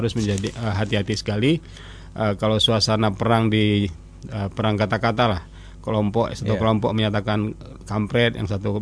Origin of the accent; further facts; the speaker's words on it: Aceh, Indonesia; kita sendiri yang mengklaim sebagai orang Aceh